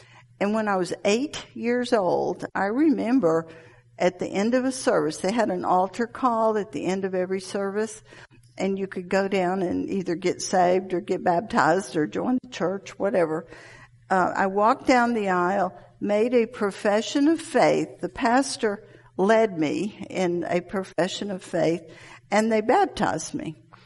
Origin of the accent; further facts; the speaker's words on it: Atlanta, Georgia, United States; born there; I was born in Atlanta. You probably can tell by my accent.